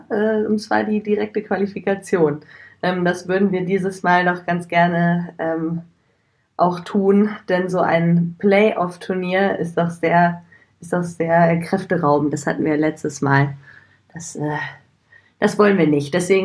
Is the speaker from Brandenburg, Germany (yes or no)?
no; Bad Segeberg, Schleswig-Holstein, Germany; now in Cologne, Germany; Ich komme zwar aus Schleswig-Holstein, komme aus Bad Segeberg, aber für mich ist Köln absolut Heimat.